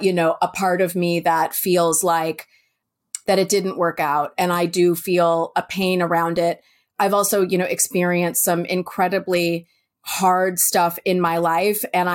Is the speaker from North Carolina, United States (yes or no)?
no; New York, United States; I live in California, which is, much to my chagrin, I'm such a New Yorker